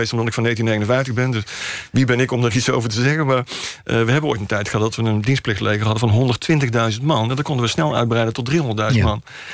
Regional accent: Netherlands; wij als Nederlanders

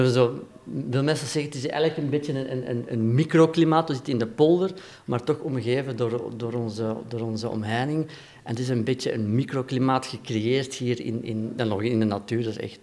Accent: Flanders, Belgium; now in Netherlands; Wij zijn Vlamingen die geïmporteerd zijn hier in Nederland, in het mooie Zeeland.

